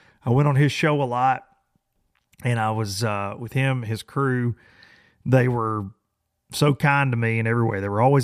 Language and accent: English; United States; But that offshore world to me, when I was 10, 12, even growing up on the Tennessee River, it was so strange because you felt like you were in the middle of nowhere.